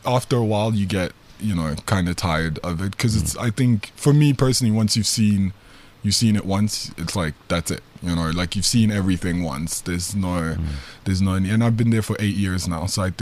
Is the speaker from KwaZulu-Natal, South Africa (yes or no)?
no; Johannesburg, Gauteng, South Africa; also born or lived in Gabon; I grew up in Johannesburg, but I'm originally Gabonese.